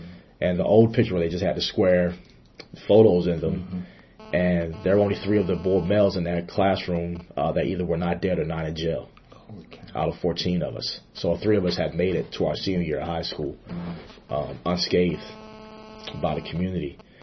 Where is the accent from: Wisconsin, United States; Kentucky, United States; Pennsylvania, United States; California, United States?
Pennsylvania, United States; Chester; Growing up in Chester, Pennsylvania, Southwest Philadelphia